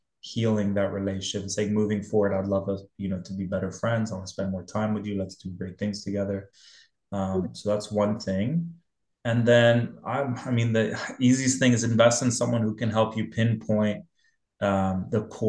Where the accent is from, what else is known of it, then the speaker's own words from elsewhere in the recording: Dubai, United Arab Emirates; when I grew up in Dubai